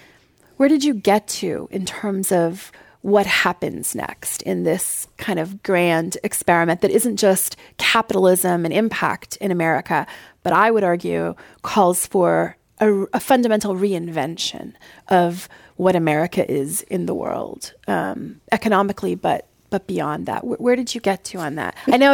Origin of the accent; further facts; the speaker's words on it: Canada; So I'm a Canadian